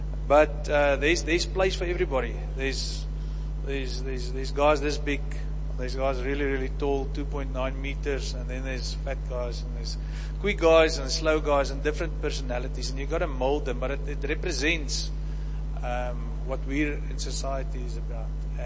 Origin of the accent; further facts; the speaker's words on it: Italy; I came to visit from Italy, and I went to the Baptist church on the other side of the town there